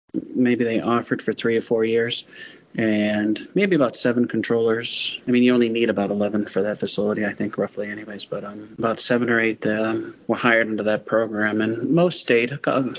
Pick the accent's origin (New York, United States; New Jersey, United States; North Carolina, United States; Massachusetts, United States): Massachusetts, United States; Nantucket; I loved it. I grew up in Nantucket, so.